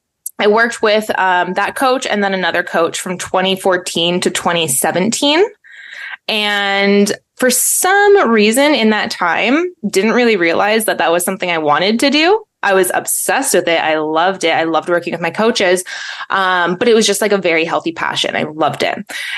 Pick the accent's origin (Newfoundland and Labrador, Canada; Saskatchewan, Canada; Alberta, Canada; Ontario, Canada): Alberta, Canada; moved away; I'm from Canada and originally from Alberta. So if you guys know, that's like a booming industry there. It's kind of like Texas. And then I don't live there now